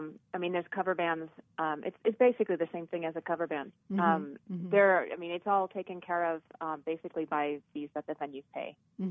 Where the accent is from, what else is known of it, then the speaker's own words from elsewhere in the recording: Phoenix, Arizona, United States; it turns out we're both from Phoenix, Arizona. We both grew up in the same town.